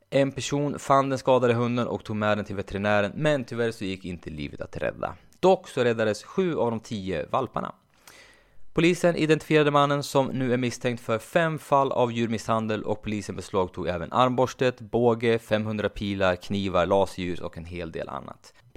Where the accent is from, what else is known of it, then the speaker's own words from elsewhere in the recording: Sweden; now in Spain; Och jag säger som skyltarna brukar säga hemma i Sverige, töm bilen själv.